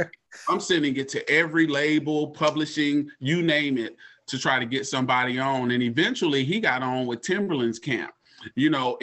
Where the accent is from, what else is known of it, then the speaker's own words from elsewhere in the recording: Dallas, Texas, United States; I'm from Hamilton Park. I'm from the north. Hamilton Park, 709 to the world blow up. We was in Hamilton Park.